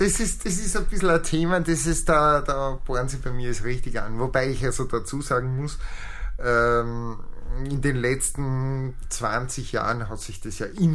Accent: Lower Austria, Austria; als Evangelischer, ich selbst bin aufgewachsen in Niederösterreich in einem Dorf, wo, was weiß ich, 60 Evangelische und von 1500 Einwohnern.

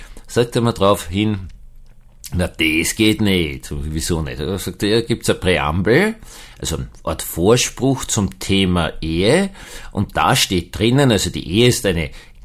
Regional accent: Austria; ich bin ja Österreicher.

